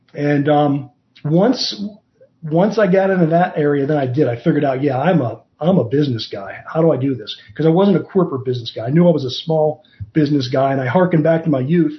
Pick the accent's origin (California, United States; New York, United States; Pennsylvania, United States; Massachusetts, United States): Pennsylvania, United States; I grew up in Western Pennsylvania. My grandparents were coal miners and railroaders. So that's kind of the background I grew up in.